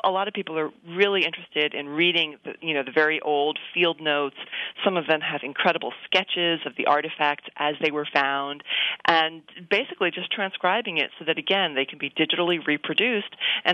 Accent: New York, United States; And for me personally, I grew up in the New York area, so a lot of the photos, I'm like, hey, I was there.

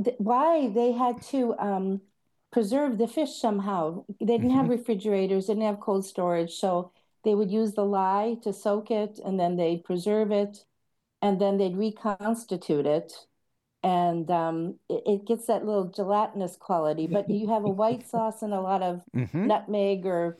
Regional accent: Twin Cities, Minnesota, United States; I went to the University of Wisconsin, where I got my degree, actually, even though I'm from the Twin Cities.

